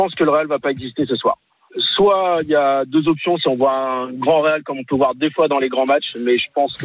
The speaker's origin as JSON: {"language": "French", "town": "Paris", "region": "Île-de-France", "country": "France", "said": "Je suis parisien."}